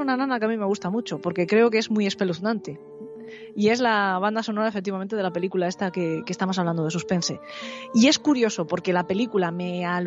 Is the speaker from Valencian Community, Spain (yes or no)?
yes; San Vicente del Raspeig, Valencian Community, Spain; Yo soy de San Vicente del Raspeig, como Pedro Amorós.